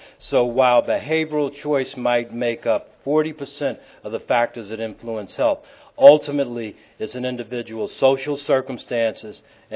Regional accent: Chicago, Illinois, United States; I grew up in a neighborhood on the south side of Chicago, and people from Chicago might know it. I grew up in Woodlawn.

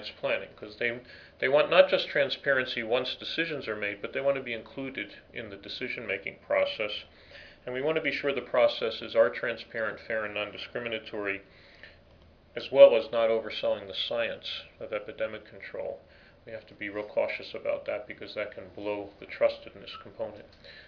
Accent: New Mexico, United States; I'm from North New Mexico now. I've been in Connecticut for 20 years, but New Mexicans, I have a feeling, won't adhere nearly as much as Connecticut.

